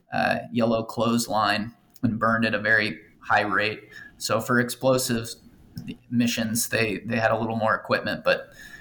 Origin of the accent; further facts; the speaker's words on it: Los Angeles, California, United States; manufactured in Los Angeles, you know, my hometown.